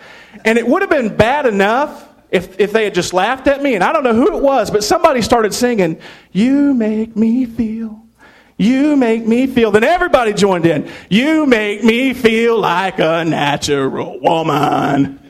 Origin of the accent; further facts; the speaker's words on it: Little Rock, Arkansas, United States; I grew up down in Little Rock, Arkansas, and am just so glad to be here.